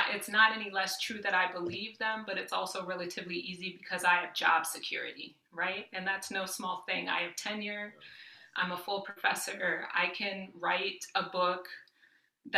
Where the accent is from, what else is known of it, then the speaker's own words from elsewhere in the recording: Midwest, United States; I grew up working class in the Midwest, you know, where everything was kind of a struggle.